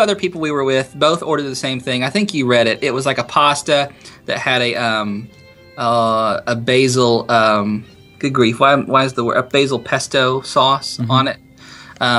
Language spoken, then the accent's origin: English; the South, United States; I'm from the South, so I like pecans.